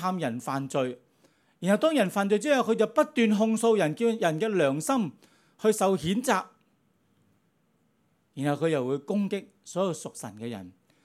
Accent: Guangdong, China; 我们广东人都有句说话，过得自己过得人

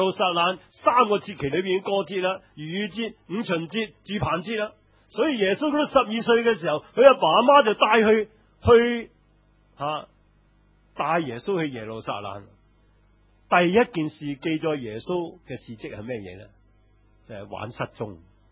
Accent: Hong Kong; 我係 Make in Hong Kong 嘅，我哋係土生土長嘅

